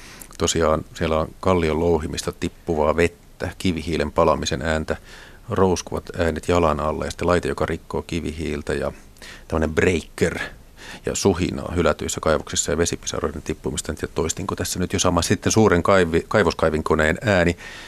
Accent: Vantaa, Uusimaa, Finland; itse vietin lapsuuteni Martinlaaksossa Vantaalla ja sitten meni jatkuvasti lentokoneet yli

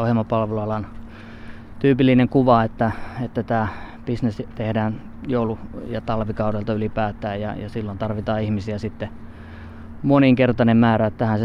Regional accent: Sodankylä, Lapland, Finland; Kyllä, sieltä olen kotoisin ja siellä vanhemmat vielä elelee, entiset yrittäjät, nykyiset eläkeläiset.

